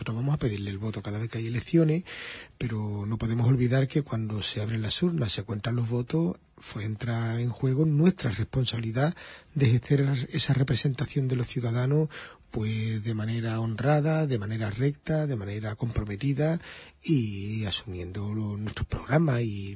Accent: Huelva, Andalusia, Spain; somos nosotros los que estamos en Huelva, los que vivimos en Huelva, los que somos de Huelva

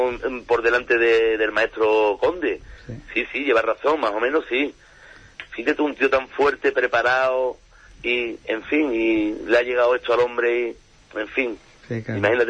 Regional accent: Huelva, Andalusia, Spain; mi tierra, en Huelva

